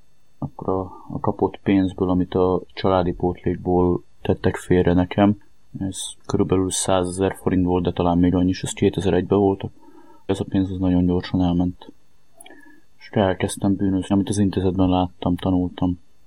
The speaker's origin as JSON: {"language": "Hungarian", "town": "Kaposvár", "region": "Somogy", "country": "Hungary", "tie": "born or raised there", "said": "32 éves leszek. 1983-ban születtem Kaposváron, egy olyan cigány családban, ahol a bűnözés mindennapos volt"}